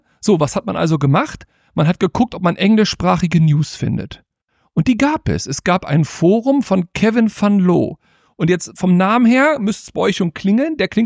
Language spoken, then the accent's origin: German; Hanover, Lower Saxony, Germany; ich bin gebürtiger Hannoveraner